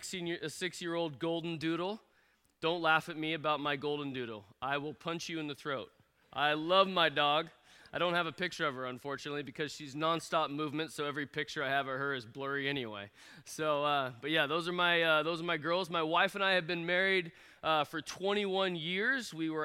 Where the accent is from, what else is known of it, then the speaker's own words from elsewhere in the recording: Creswell, Oregon, United States; I grew up in Creswell, Oregon, in a unique spot where I was surrounded by hundreds of cattle and horses.